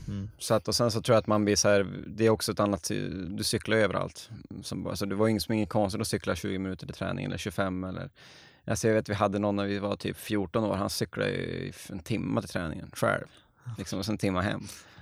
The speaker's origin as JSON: {"language": "Swedish", "region": "Norrland", "country": "Sweden", "said": "Man skäms ju nästan som norrlänning här, att man fick så mycket cred."}